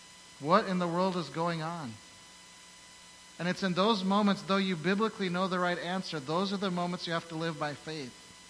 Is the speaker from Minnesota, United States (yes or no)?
yes; Minnesota, United States; I'm from Minnesota. My wife's from Wisconsin. I'm a Minnesota Viking fan.